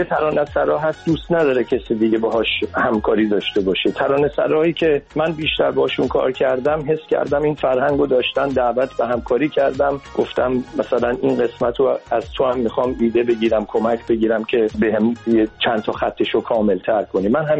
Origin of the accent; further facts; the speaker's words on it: Iran; born there; moved away; با اینکه پاسپورت آمریکایی دارم، توش زده متولد ایران، منو به عنوان یه ایرانی میبینن.